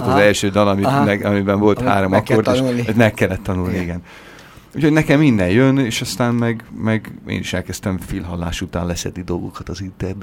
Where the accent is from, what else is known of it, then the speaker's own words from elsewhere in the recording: Pomáz, Pest, Hungary; Most már 7. éve szervez akadémiát Pomázon, ahonnan mi származunk